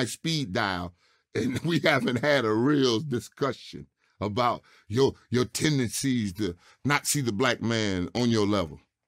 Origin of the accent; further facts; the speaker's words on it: Florida, United States; I'm a child of the South. I was raised in Florida.